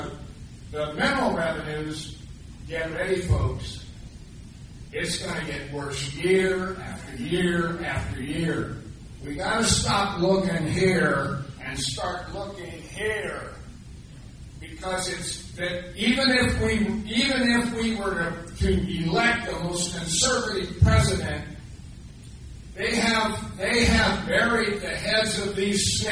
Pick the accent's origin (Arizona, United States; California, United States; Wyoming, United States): Wyoming, United States; I am not from Johnson County. I'm from Sheridan County, and attended that meeting yesterday.